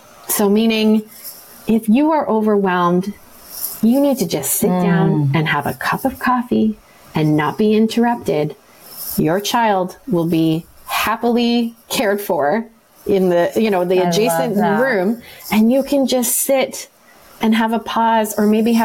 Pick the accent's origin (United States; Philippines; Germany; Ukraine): Philippines; I'm Filipino.